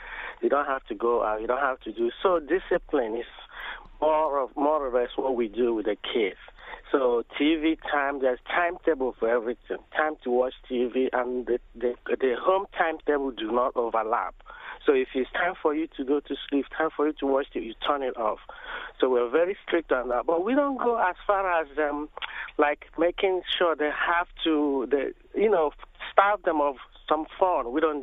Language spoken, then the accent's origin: English; Nigeria; Some of us, like when growing up in Nigeria, when we have tests, we read what we call TDB.